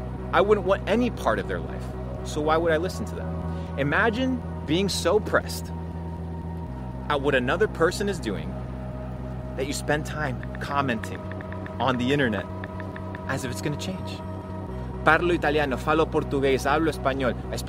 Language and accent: English; Argentina; moved away; I come from the trenches. I come from Argentina. $200 in a motherfucking suitcase.